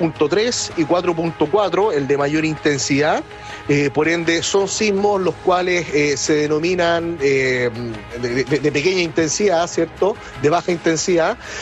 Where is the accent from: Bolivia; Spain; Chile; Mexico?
Chile; esto es parte de la realidad del día a día que vivimos como chilenos